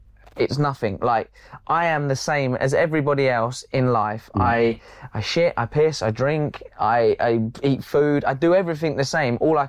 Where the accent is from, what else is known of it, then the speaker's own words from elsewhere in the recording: Dover, South East England, United Kingdom; I'm a lad, like I said. I'm a person from Dover. It's not the most glorious of places, but it's where I was born